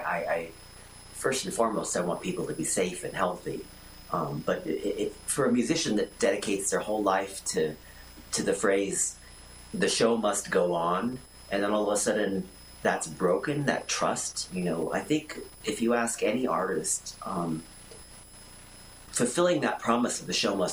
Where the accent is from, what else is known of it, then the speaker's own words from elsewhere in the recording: United States; I was born here in the United States